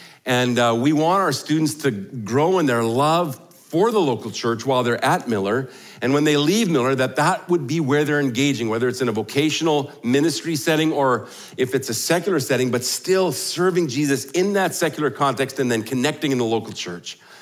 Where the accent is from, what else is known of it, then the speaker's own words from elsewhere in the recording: Baden-Württemberg, Germany; I grew up in Germany. My mom and dad were missionaries in Germany. And one of the joys of being there is, I mean, we lived in the southwest part, right on the Swiss border.